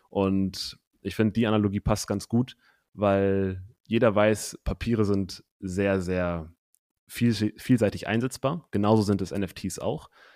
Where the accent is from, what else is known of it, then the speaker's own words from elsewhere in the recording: Hamburg, Germany; Ich komme aus Hamburg, bin jetzt gerade in Lübeck bei meiner Familie